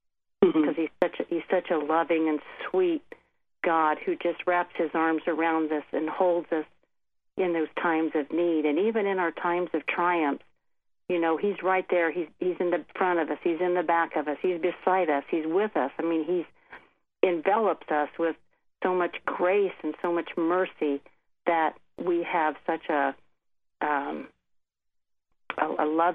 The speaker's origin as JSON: {"language": "English", "region": "Indiana", "country": "United States", "said": "That wasn't me. I don't talk like that. You know that. I'm from Indiana."}